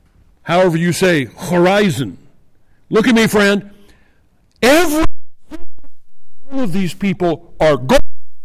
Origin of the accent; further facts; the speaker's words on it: Rosedale, Illinois, United States; I grew up in Rosedale up in the Bluffs. There's no city of Rosedale. Nutwood's a little bit away on the Mississippi, Illinois River Basin area.